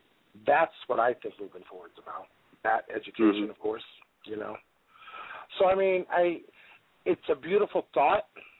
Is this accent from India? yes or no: no; New Brunswick, Canada; Because I'm from the Madawaska Maliseet.